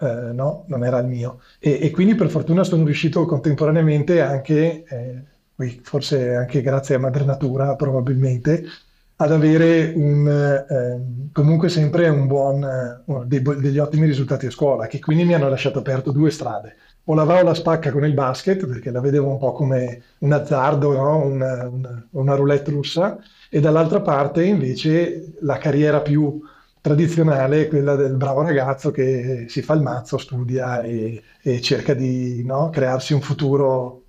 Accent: Treviso, Veneto, Italy; io sono di Treviso, cosa che probabilmente molti capiranno subito dall'accento suadente che ho, e quindi è stata una piccola fortuna trovarmi a crescere in una città come quella di Treviso

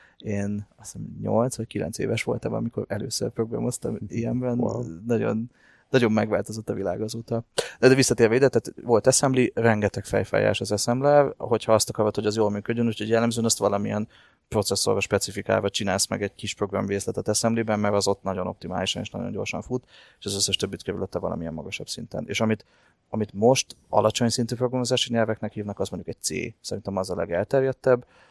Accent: Romania; Én Romániában nőttem fel.

